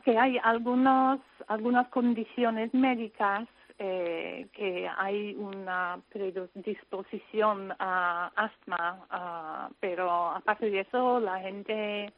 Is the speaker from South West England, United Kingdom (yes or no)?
no; Scotland, United Kingdom; Spanish is a second language; now in Tristan da Cunha; No. Yo soy escocesa.